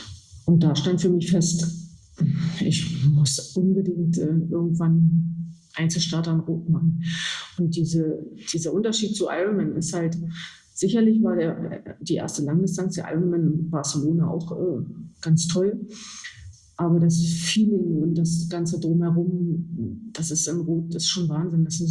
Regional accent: Osterburg, Saxony-Anhalt, Germany; wie du schon gesagt hast. Ich komme aus Osterburg, gehöre den Triathlon-Füchsen aus Osterburg

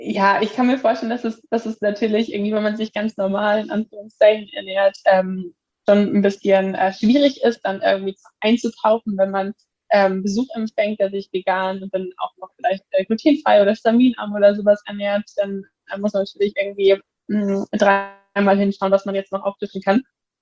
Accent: Hamburg, Germany; now in Lübeck, Germany; Ja, also ich komme auch aus Hamburg

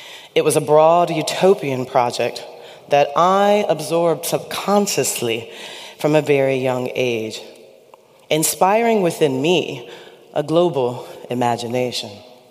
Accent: Chicago, Illinois, United States; the neighborhood in which I was raised. I had no choice in the matter, but I feel very lucky that I was born in Chicago.

